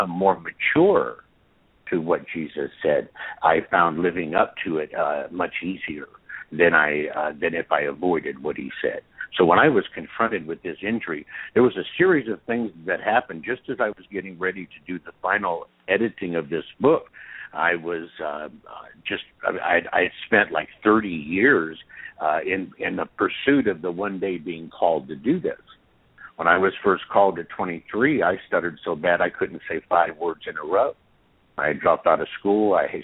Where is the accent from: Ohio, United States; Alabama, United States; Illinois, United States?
Ohio, United States; moved away as an adult; now in San Diego, United States; I'm calling in from San Diego. I first started out in Ohio. I went to San Diego when I was 21 and haven't really returned back to Ohio since then.